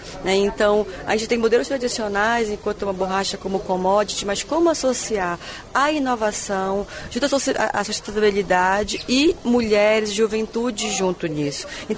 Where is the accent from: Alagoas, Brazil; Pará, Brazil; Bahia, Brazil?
Pará, Brazil; Eu sou amazônida, sou paraense